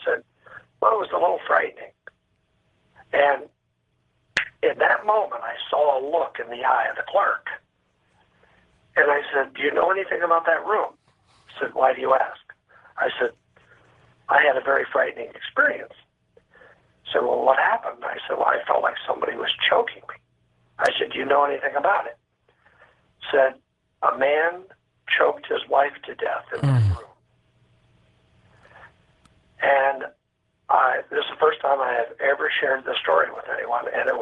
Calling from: Tulsa, Oklahoma, United States; I'm actually in Tulsa, Oklahoma right now.

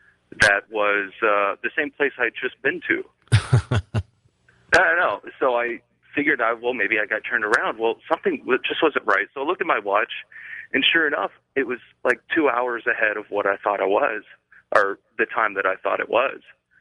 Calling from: Bossier City, Louisiana, United States; from Bossier City, Louisiana.

